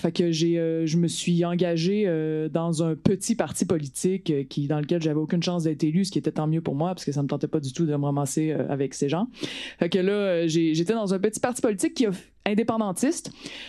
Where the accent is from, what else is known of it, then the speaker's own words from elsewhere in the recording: Quebec City, Quebec, Canada; j'ai fait le conservatoire d'art dramatique à Québec. Je viens de Québec. J'ai été députée au centre-ville de Québec aussi. Je me suis vraiment enracinée là.